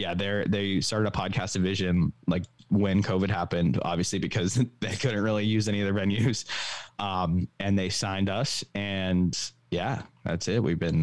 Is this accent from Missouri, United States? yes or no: no; Walpole, Massachusetts, United States; I would say I'm from Walpole, Massachusetts, which is like obviously a suburb near Gillette Stadium. But yeah, I'm about to actually move back into the city in September.